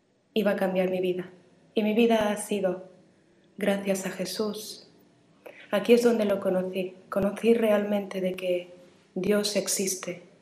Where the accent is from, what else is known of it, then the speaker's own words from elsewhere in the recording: Melilla, Spain; born there; now in Barcelona, Spain; vivo en Barcelona, nací en Melilla. Llevo como 20 años viviendo aquí en Barcelona.